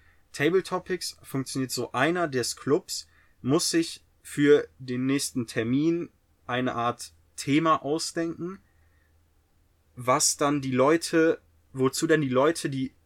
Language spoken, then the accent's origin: German; Germany; ich war ein Deutscher, in einem Keller, in einem Hotel mit nur Engländern